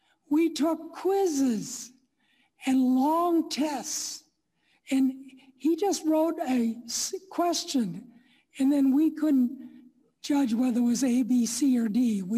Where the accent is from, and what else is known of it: Platteville, Wisconsin, United States; born or raised there